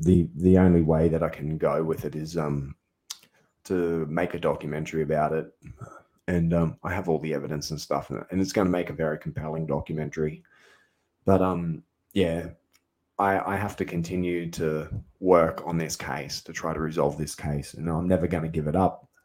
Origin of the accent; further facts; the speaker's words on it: Australia; I'm an Australian. I handed it over.